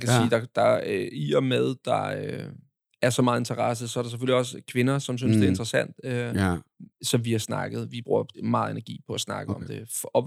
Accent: Glostrup, Capital Region of Denmark, Denmark; Jeg er født og opvokset i Glostrup.

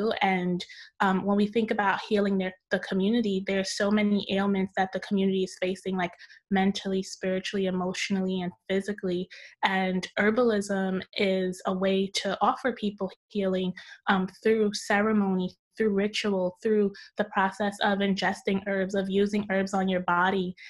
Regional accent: Brooklyn, New York, United States; So I grew up in Brooklyn, New York. Both of my dad grew up in Ansavo, which is a part of Haiti that has like a great deal of like farms and is really rural.

